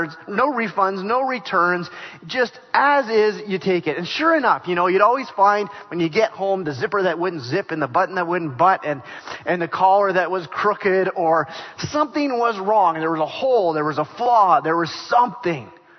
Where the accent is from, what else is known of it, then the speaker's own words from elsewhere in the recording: Regina, Saskatchewan, Canada; When I was a kid, I grew up in Regina, and I did my time, 10 years, so that's a full sentence.